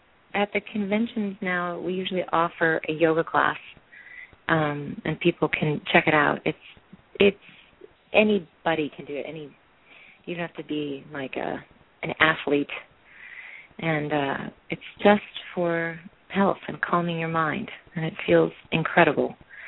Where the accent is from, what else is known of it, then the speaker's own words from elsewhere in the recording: Rochester, New York, United States; also born or lived in Ohio; I was born in Ohio, grew up in Rochester, New York, started acting a little bit in high school, went to acting school in New York City